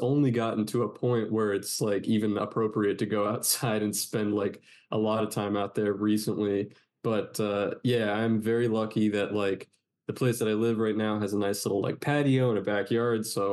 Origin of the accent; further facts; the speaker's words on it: Florida, United States; also born or lived in New York; I was telling you, for 4 or 5 years, I lived in New York before this, but I'm from Florida, so...